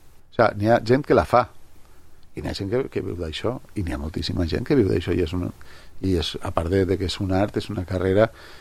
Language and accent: Catalan; Sedaví, Valencian Community, Spain; also born or lived in Germany; Però quan vaig néixer jo vaig néixer un 29 d'abril del 74, i l'1 d'agost del 74 ells ja van tornar cap a Sedaví. O sigui, que jo vaig néixer... És una anècdota que vaig néixer a Alemanya